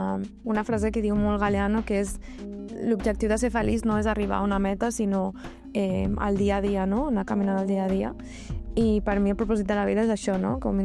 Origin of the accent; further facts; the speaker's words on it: Granada, Andalusia, Spain; El meu poble d'Andalusia, a Granada